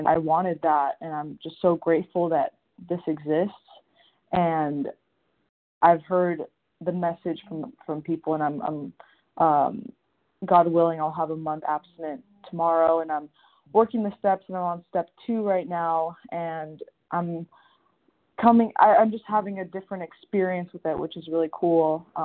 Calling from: Tallahassee, Florida, United States; I'm from calling from Tallahassee, Florida.

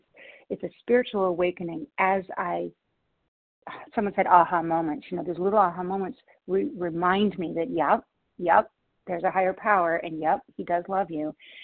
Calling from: Washington, United States; I'm calling from Washington State, recovered compulsive overeater.

